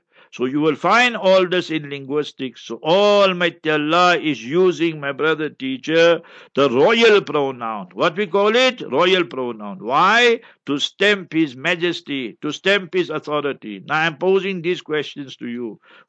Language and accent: English; Heidelberg, Gauteng, South Africa; So I just gave you my hometown, Heidelberg.